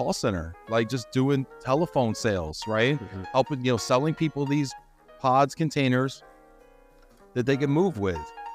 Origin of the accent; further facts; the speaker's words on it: White Plains, New York, United States; also born or lived in Dallas, Texas; I was born in Dallas, Texas. I was born in Dallas, but I grew up in New York. I grew up in White Plains, New York, in Westchester County, for those of you who don't know, just north of the city.